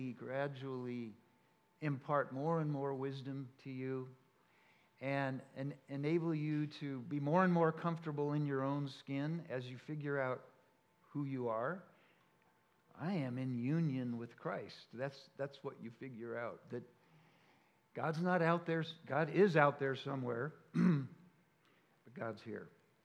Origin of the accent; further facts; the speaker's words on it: Los Angeles, California, United States; moved away as an adult; now in Canada; By the way, I am from Los Angeles, and then I moved to Canada later in my life.